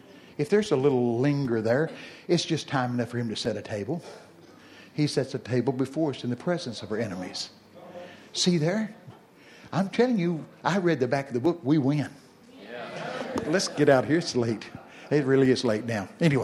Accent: Texas, United States; See, I'm from Texas. I can work with that.

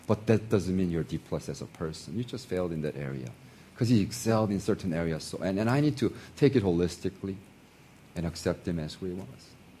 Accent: United States; also born or lived in South Korea; I was 12 when I went to America. And I was raised as American.

